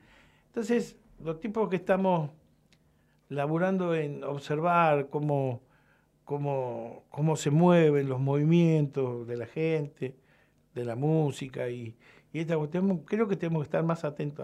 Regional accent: Unicaño, Catamarca, Argentina; la otra vez estaba en el verano, en mi pueblo, Unicaño, Catamarca, y me encuentro con un compañero de la primaria

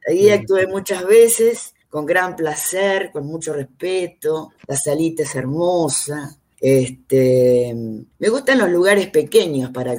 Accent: Santa Rosa, La Pampa, Argentina; yo me crié en una ciudad en Santa Rosa, en la provincia de La Pampa, donde no había televisión ni radios, solo había Radio Nacional.

